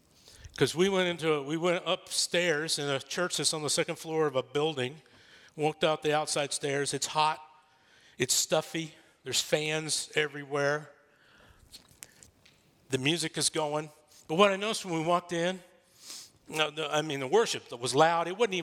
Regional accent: Texas, United States; I'm from Texas. We have a saying, maybe they have it where you live, but it originated in Texas.

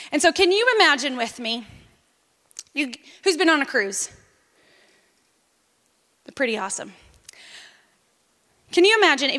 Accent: the South, United States; I'm from the South. We talk in football.

